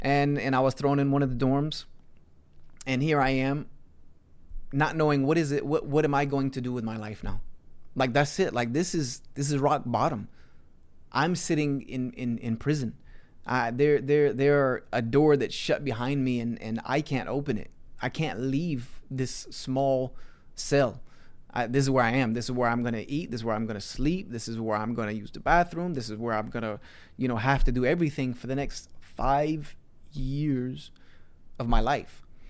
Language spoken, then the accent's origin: English; Greenville, South Carolina, United States; Ridgedale is about as far away from my hometown of Greenville that you can get.